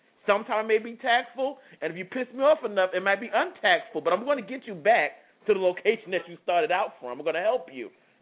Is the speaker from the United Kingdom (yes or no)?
no; New Jersey, United States; I'm from the big city. You know, I'm from New Jersey.